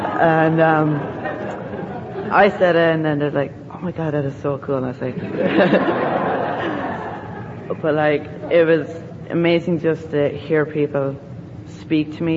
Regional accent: Ireland; I'm from Ireland, of course. I'm 13.

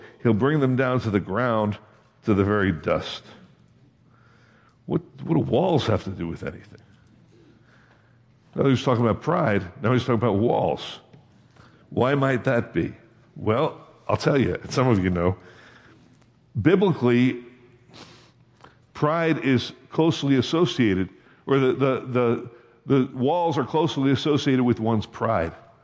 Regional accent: Ohio, United States; So got around to me, "Where are you from?" "I'm from Ohio."

